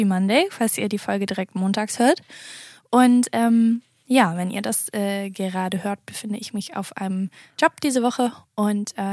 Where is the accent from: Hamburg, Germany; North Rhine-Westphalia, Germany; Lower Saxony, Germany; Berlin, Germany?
North Rhine-Westphalia, Germany; Brühl; also born or lived in Bonn; ich bin in Bonn geboren, in NRW und bin dann zwischen Köln und Bonn aufgewachsen, bis ich 9 war, in Brühl. Für diejenigen, die das kennen, das ist das Phantasialand.